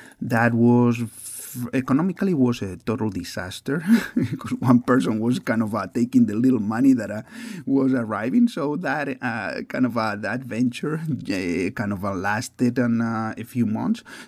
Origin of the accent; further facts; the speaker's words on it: Spain; Since we are from Spain, we have been and many times blamed for certain things.